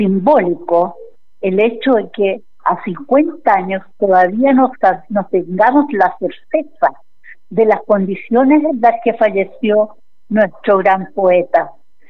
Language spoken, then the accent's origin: Spanish; Chile; en el caso de nosotros como chilenas y chilenos, no conocemos la verdad